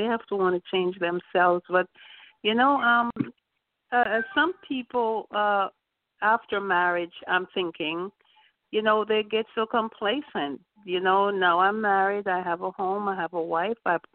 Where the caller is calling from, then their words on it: Lake Worth, Florida, United States; I'm calling actually from Lakeworth. It's Palm Beach County, but Lakeworth.